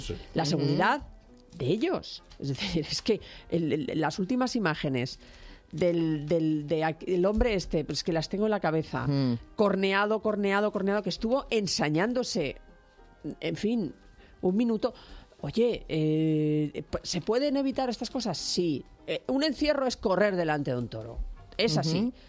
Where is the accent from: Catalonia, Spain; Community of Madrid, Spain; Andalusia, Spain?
Catalonia, Spain; Mira, en mi tierra, en Cataluña